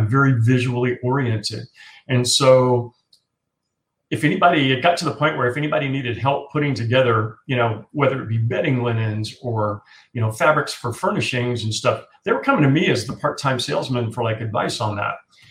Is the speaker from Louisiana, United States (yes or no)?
yes; Louisiana, United States; And a lot of stuff from my past kind of came back from growing up in Southwest Louisiana